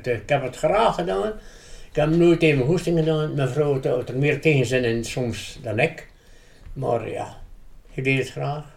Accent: Belgium; ja, godverdomme, ik kom dus van België.

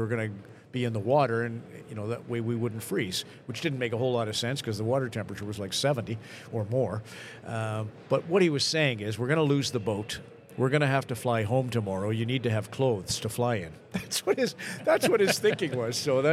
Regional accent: Red Deer, Alberta, Canada; when I grew up in Red Deer, Alberta, we had a Governor General from our hometown

